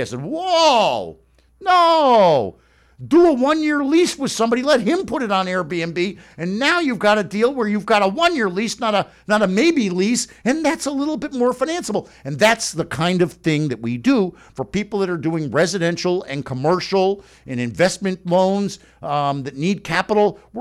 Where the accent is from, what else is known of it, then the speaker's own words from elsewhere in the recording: North Miami Beach, Florida, United States; And that's right, you can hear it in my voice. I'm a redneck from North Miami Beach.